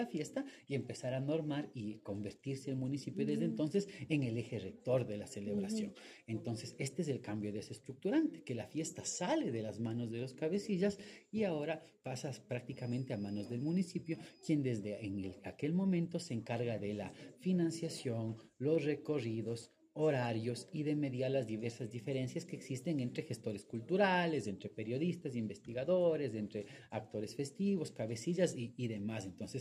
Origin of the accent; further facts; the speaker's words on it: Píllaro, Tungurahua, Ecuador; yo soy de Píllaro y la casa de mi abuela está ubicada en cerca de la Plaza 24 de Mayo